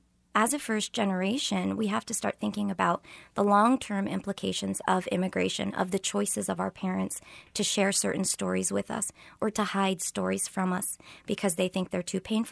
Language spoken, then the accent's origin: English; Lawrence, Kansas, United States; I grew up in Lawrence, Kansas, the daughter of Egyptian parents that had come from Egypt as educational migrants.